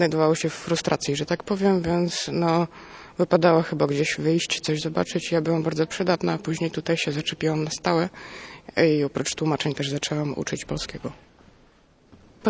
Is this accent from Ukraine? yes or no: yes; Kyiv, Ukraine; Polish is a second language; moved away as an adult; now in Poland; Ojciec się zgłosił w pierwszym dniu do obrony terytorialnej Kijowa, bo jestem z Kijowa.